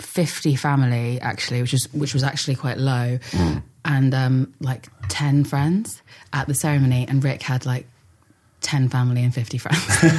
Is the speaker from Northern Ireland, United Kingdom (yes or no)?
no; London, United Kingdom; I grew up in North London, around sort of like my family my grandpa came over from Ireland with four of his brothers.